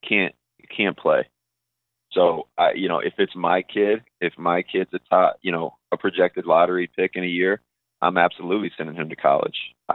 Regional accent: St. Louis, Missouri, United States; I'm a Midwest boy. I grew up in St. Louis. Chicago is the closest team we have. I was born in 90.

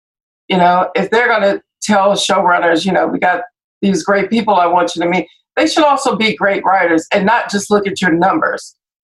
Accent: Compton, California, United States; Look, I grew up in Compton, like Matt said.

